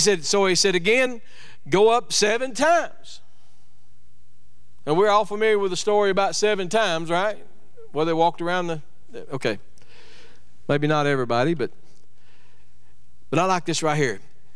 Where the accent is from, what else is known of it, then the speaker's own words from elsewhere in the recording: Nacogdoches, Texas, United States; Maybe not better English, but East Texan. I'm from Nacogdoches, by the way, just in case y'all didn't know that.